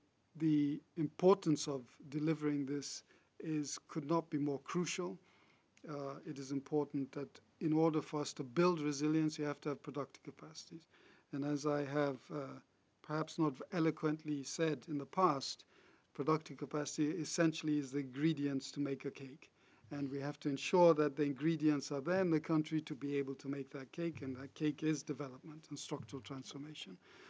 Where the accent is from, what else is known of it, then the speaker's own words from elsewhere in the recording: Ghana; I come from Ghana